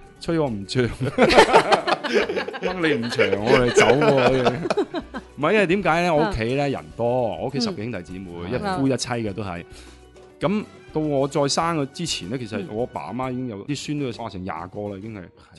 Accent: Guangdong, China; 就好似我廣東人咁樣嘅。廣東人咧坐埋一齊咧，就你講其他嘢唔理你，我哋只講廣東話。

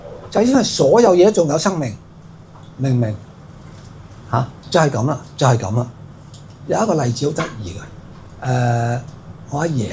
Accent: Hong Kong; 佢哋永遠唔會好似我哋香港人咁嘅。

